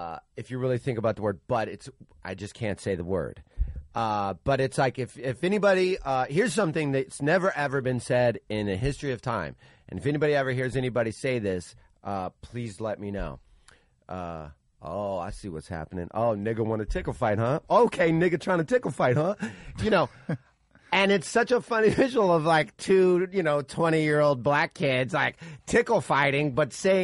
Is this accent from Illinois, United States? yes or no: yes; Chicago, Illinois, United States; I grew up in the Chicago area just like you. I grew up in an area where they call it the region